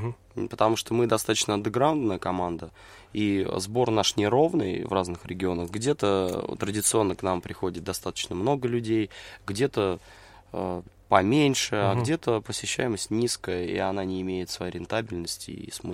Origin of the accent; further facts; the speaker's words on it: Voronezh, Voronezh Oblast, Russia; И состав московский, кроме меня, я из Воронежа.